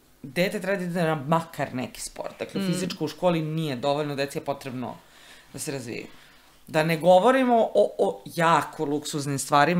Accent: Smederevo, Šumadija and Western Serbia, Serbia; Ja sam odrasla u Smederevo i tamo je još uvijek postojao tada radnički univerzitet 90-ih

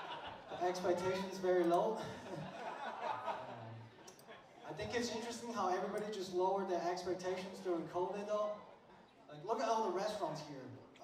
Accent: China; I usually start a show by saying I'm from China.

